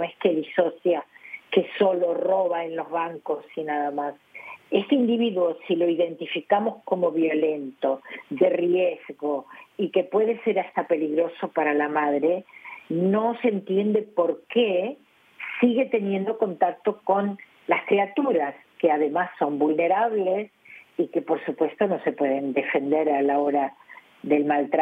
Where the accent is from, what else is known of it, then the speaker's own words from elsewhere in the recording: Argentina; now in Spain; Argentina me duele, por supuesto, como la tierra donde me crié. Y bueno, pasé mi infancia